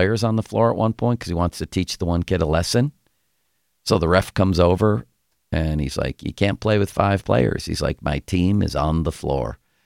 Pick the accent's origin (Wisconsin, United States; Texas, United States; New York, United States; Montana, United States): New York, United States; Buffalo; I grew up in Buffalo, so I didn't have a baseball team, so I adopted the Pirates, 1971.